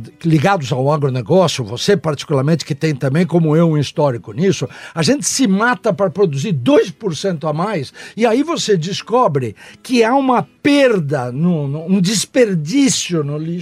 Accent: Brazil; Olha, eu vou confidenciar, como brasileiro fiquei muito orgulhoso

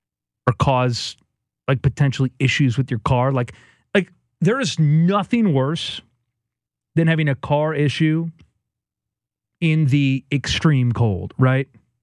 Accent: Chicago, Illinois, United States; now in St. Louis, United States; I did not grow up in St. Louis, and I grew up in Chicago, a Bears fan.

